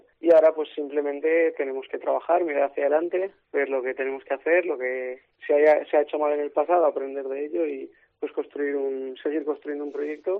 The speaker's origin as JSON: {"language": "Spanish", "town": "La Almunia", "region": "Aragon", "country": "Spain", "said": "Sí, yo soy de la Almunia."}